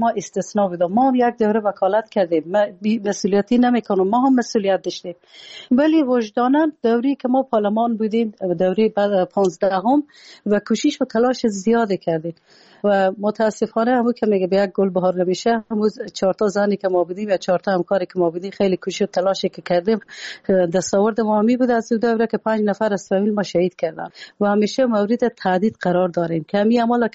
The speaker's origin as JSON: {"language": "Persian", "country": "Afghanistan", "moved": "yes", "said": "درسته که ما شما اگر بیرون از افغانستان هستیم"}